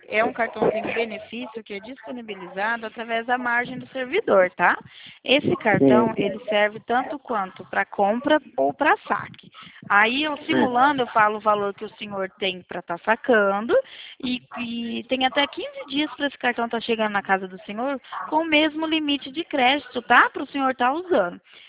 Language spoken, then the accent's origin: Portuguese; Paraná, Brazil; Eu sou do Paraná.